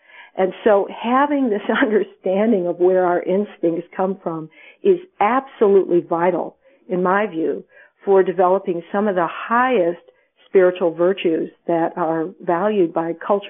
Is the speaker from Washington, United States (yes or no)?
no; Michigan, United States; when I was a kid, I grew up in Michigan, and right now I happen to be in Michigan, and it's a beautiful springtime weather here.